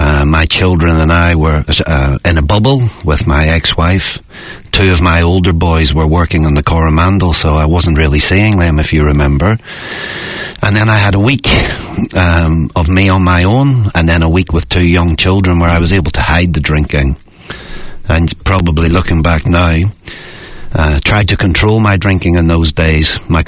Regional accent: Ireland; I'm from Ireland.

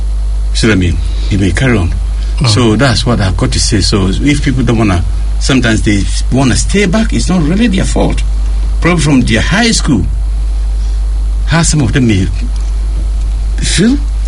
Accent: Ghana; "So, where do you come from?" I said, "I'm from Ghana."

